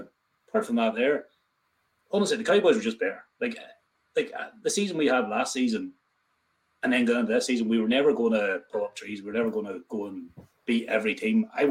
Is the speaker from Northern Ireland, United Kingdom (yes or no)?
yes; Ballymena, Northern Ireland, United Kingdom; I'm originally obviously not from here. I'm from Ballymena, but I've been living here like 14 years.